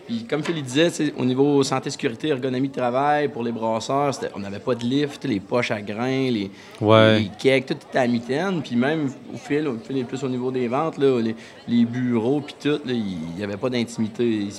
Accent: Lebel-sur-Quévillon, Quebec, Canada; on est deux gars de l'Abitibi, mais on vient pas de la même place. Okay. Moi, lui vient de Val-d'Or, je viens de Lebel-sur-Quévillon.

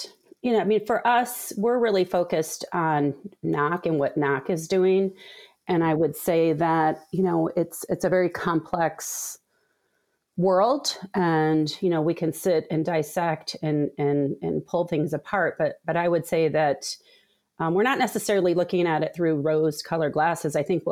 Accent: Brazil; also born or lived in Chicago, United States; So I would say that I grew up born in Chicago to a Brazilian, and then shipped off to Brazil at the age of five.

